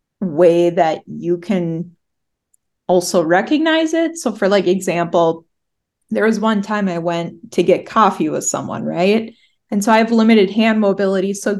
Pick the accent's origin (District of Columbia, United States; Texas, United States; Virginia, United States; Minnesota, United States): Minnesota, United States; I'm from Minnesota.